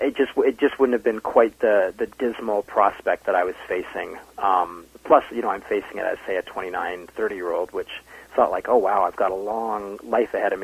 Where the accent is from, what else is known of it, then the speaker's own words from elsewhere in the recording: St. Catharines, Ontario, Canada; also born or lived in Toronto / Ottawa / Calgary; my father was a banker, so we ended up moving around quite a bit, Ottawa, Calgary, and then, but I did spend sort of what I would consider my formative years, my teenage years, and somewhat beyond in St. Catharines.